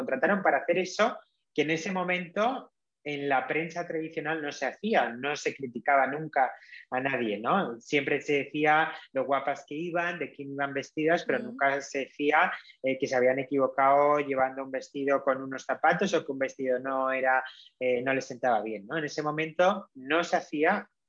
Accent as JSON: {"language": "Spanish", "town": "Madrid", "region": "Community of Madrid", "country": "Spain", "tie": "born or raised there", "also_born_or_lived": "Cáceres", "said": "yo nací en Cáceres, nos trasladaron a Madrid por el trabajo de mi padre"}